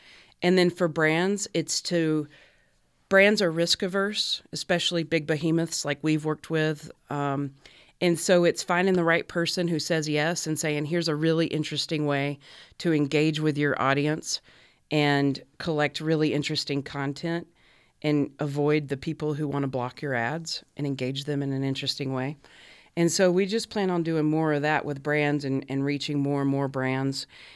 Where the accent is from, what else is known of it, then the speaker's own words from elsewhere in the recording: Mississippi, United States; I was raised Southern Baptist in Mississippi and am married to a woman and have two kids